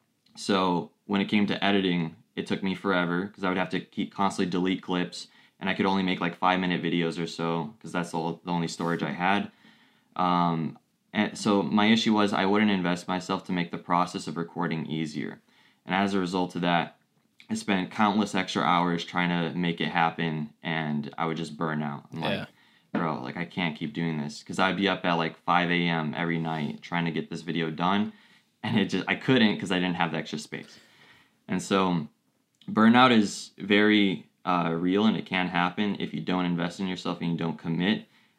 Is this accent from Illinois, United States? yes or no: yes; Chicago, Illinois, United States; born there; I was born in Chicago, Illinois. So in the United States.